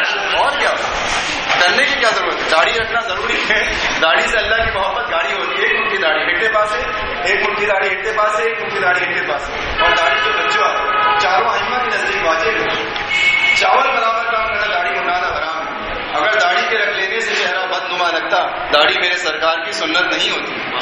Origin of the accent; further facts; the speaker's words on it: Hyderabad, Sindh, Pakistan; اتنا ان کو حیدرآباد سے پیار تھا, میں حیدرآباد کا ہوں.